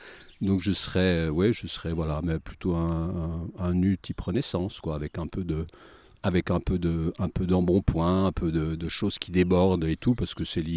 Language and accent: French; Jura, Switzerland; je suis un natif du Jura, bien sûr, et je joue les pendulaires entre Genève et Porrentruy. Mon cœur est à Porrentruy, mon lieu de travail est à Genève